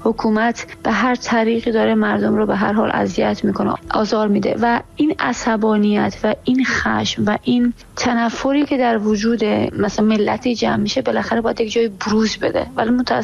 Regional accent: Iran; من در ایران به دنیا آمدم، جزو نسل دوم مهاجرت هستم در ایران.

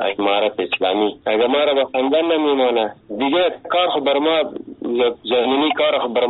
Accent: Afghanistan; ما افغان هستیم، مسلمان هستیم

